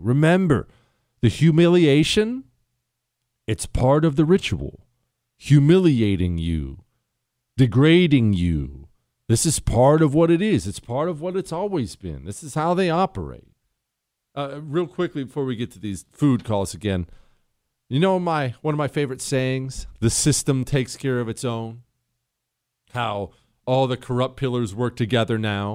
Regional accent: Montana, United States; Well, I come from Montana, where grizzly bears will kill people every year.

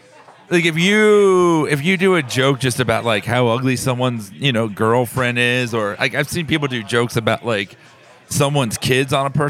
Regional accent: Davie, Florida, United States; Florida. Davie, which is like this, like, redneck trailer part of town.

